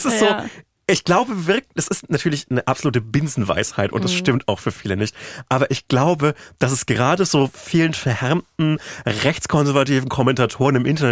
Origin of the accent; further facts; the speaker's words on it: Bavaria, Germany; ich bin ja aus dem CSU-Bundesland.